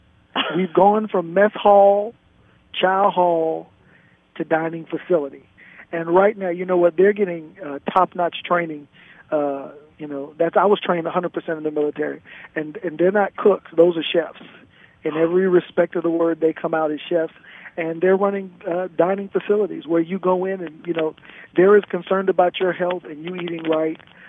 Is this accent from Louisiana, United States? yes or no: yes; New Orleans, Louisiana, United States; I'm from New Orleans, so whenever I get to cook somebody some gumbo, it is just wonderful.